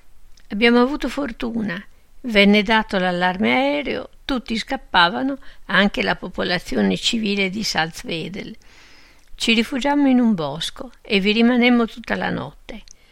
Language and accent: Italian; Austria; Nei KZ io, come austriaco, venivo sempre registrato come tedesco